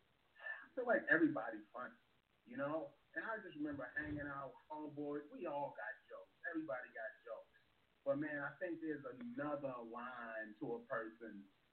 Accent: Baltimore, Maryland, United States; now in West Coast, United States; Yeah, yeah. I'm from Baltimore, Maryland. Maryland. Where we say, you know, and man, yeah, that's the hometown, man. I'm in, I'm West Coasting it now.

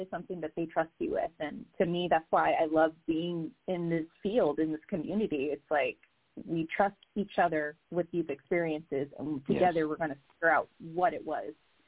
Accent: New Orleans, Louisiana, United States; Well, I'm originally from New Orleans, so I'm from a spooky city already.

